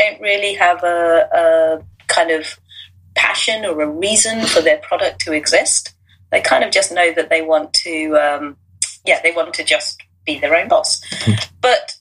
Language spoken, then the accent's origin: English; London, United Kingdom; born there; I was born in London. Right. My parents are Indian, as I mentioned, mm-hmm. but I've travelled the globe with them.